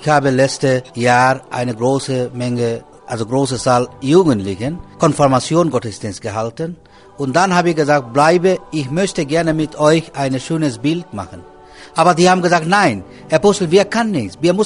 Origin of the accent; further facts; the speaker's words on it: Bangladesh; now in Hamm, Germany; Ja, ich komme aus Bangladesch. Seit 22 Jahren lebe ich in Deutschland.